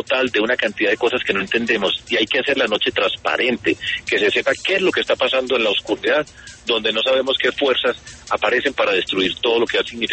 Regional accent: Medellín, Antioquia, Colombia; Nosotros venimos de Medellín, ¿sí?

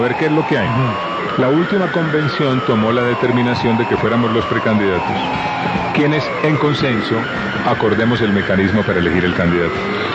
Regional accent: Colombia; Mire, yo como colombiano veo con inmensa preocupación lo que nos está pasando.

